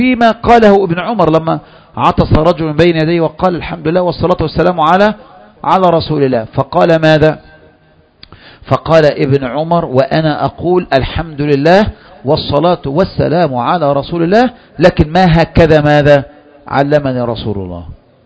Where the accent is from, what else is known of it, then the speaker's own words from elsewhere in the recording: Egypt; إحنا كمصريين مش أنت بس